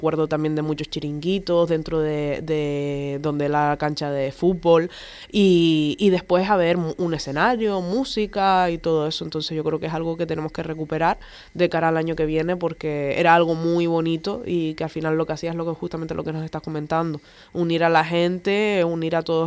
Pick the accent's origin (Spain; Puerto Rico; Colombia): Spain; Charco; Yo, por ejemplo, soy del Charco y yo me crié dentro de cuando estaba el Centro Cultural en el Charco